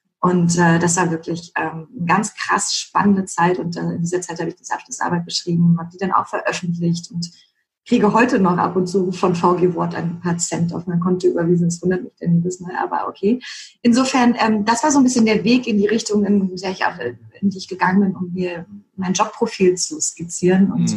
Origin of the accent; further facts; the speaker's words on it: Berlin, Germany; accent: Berlin; Tatsächlich komme ich ja nun auch aus Berlin und kann auch durchaus Berliner, ne?